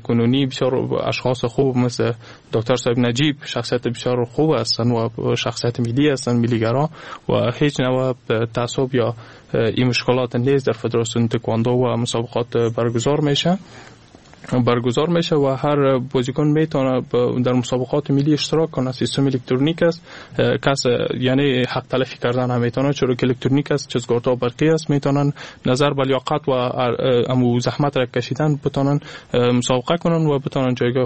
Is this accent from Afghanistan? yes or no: yes; Afghanistan; من از افغانستان هستم، از مردم افغانستان هستم.